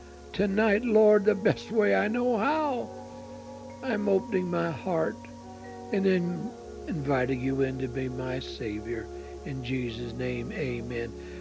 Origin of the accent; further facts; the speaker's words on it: United States; I thank God I'm an American.